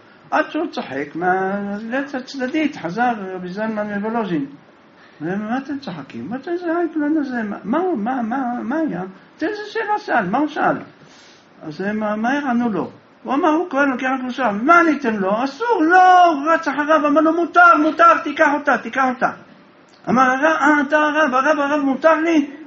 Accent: Jerusalem, Jerusalem District, Israel; גדלנו בירושלים

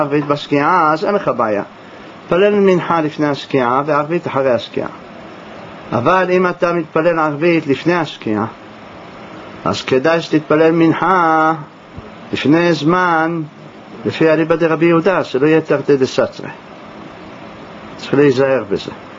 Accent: Jerusalem, Jerusalem District, Israel; כשהייתי ילד כל בתי הכנסת בירושלים פללו לפני הנץ.

